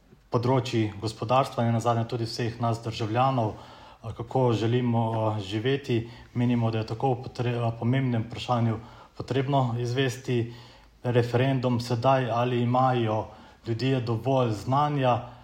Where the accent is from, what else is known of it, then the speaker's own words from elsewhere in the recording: Lower Sava, Slovenia; prihajam iz Posavja